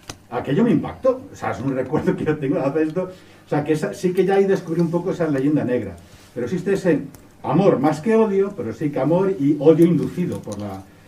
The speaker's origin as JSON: {"language": "Spanish", "country": "Spain", "said": "que sí que yo iba como un español sin tener conciencia de que había otras cosas fuera de España"}